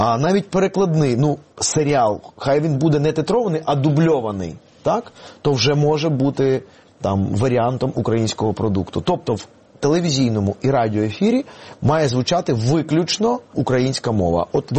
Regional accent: Kyiv, Ukraine; born there; Я, наприкінці 80-х, повернувшися з армії, народившися в Києві, в російськомовній родині

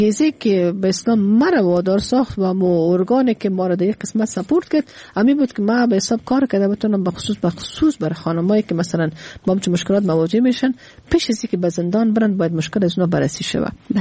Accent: Afghanistan; moved away; در سال 2002 وقتی ما افغانستان آمدم، ما پیش از این که 95 از افغانستان بر آمدم

